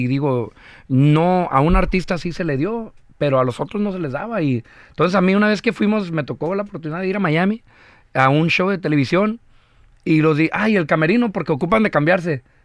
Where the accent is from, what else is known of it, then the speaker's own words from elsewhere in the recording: Mexico; Somos mexicanos, somos igual.